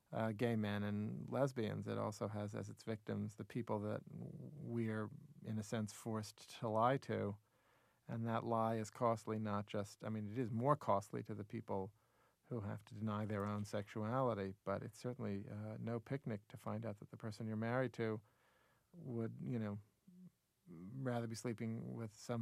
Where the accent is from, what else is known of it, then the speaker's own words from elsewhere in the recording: the South, United States; I sort of substituted it by being a Southerner.